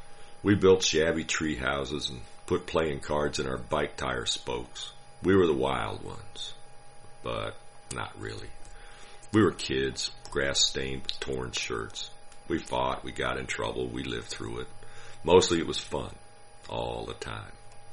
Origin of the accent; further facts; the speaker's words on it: Georgia, United States; kid growing up in Georgia, we pretty much made up our own games.